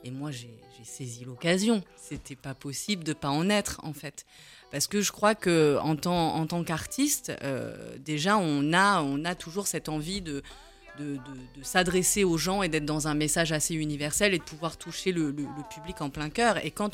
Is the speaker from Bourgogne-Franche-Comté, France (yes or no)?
no; Saint-Denis, Île-de-France, France; moi, j'ai grandi à Saint-Denis